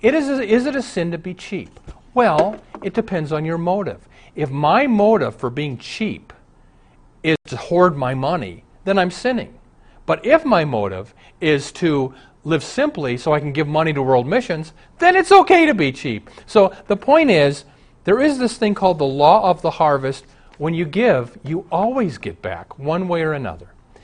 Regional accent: Omaha, Nebraska, United States; Like I said, I grew up in Omaha. Dad ran the racetrack.

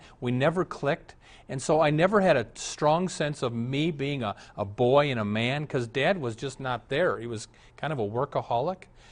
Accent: Omaha, Nebraska, United States; I was raised in Omaha.

